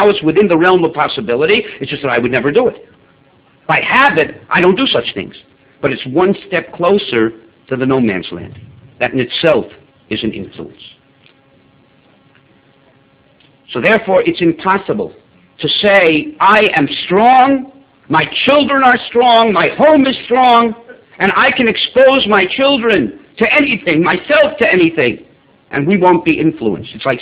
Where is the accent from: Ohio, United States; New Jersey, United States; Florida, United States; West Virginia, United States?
Florida, United States; Miami Beach; now in Moshav Matityahu, Israel; even though I was brought up in Miami Beach, which is not exactly isolated from a secular society.